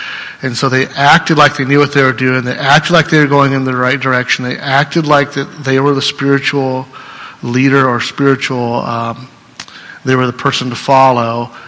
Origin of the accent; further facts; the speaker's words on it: Iowa, United States; And I want to talk like a Southerner, even though I'm from Iowa.